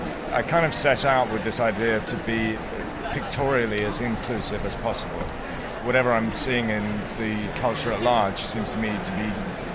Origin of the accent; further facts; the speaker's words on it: England, United Kingdom; So as an English person, I was kind of always looking toward America because that seemed like it was the sort of dominant art center